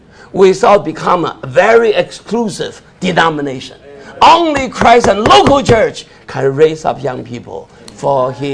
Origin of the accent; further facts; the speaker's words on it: Cleveland, Ohio, United States; In other words, I'm from Cleveland, so Cleveland should be the biggest.